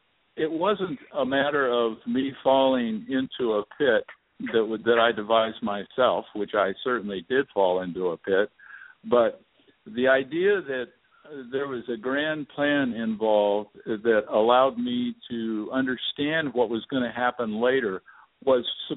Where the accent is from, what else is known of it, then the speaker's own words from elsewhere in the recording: California, United States; And I grew up in California, and as a seven-year-old, I was one day standing underneath a huge tree